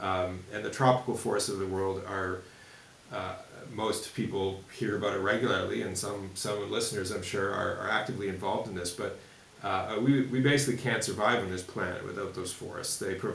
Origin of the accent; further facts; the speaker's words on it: Toronto, Ontario, Canada; now in Montreal, Canada; And I grew up in Toronto, by the way, so